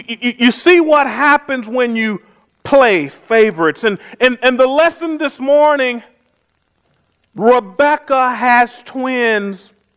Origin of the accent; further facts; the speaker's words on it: Gainesville, Georgia, United States; my hometown of Gainesville, Georgia, where Big Mama's sisters lived